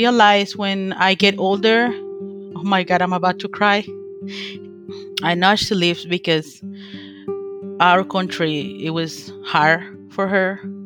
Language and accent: English; Honduras; English is a second language; now in United States; Well, when I was in Honduras, I was 10 or 12 years old when Carla left my country.